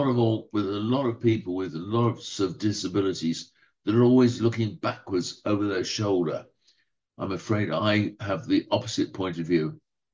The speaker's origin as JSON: {"language": "English", "region": "Scotland", "country": "United Kingdom", "tie": "born there", "also_born_or_lived": "Hong Kong / Japan / Kenya / Washington DC, United States", "said": "As you can tell from my accent, I'm certainly not Irish. I was born in Scotland, brought up. I won't say in the UK, peripatetic. I grew up in Hong Kong, Japan, Kenya, Washington DC, all over the place."}